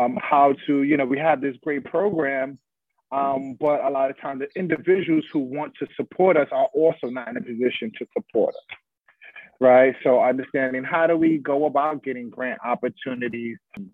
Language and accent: English; Bronx, New York, United States; My upbringing and growing up in Bronx River Projects, right?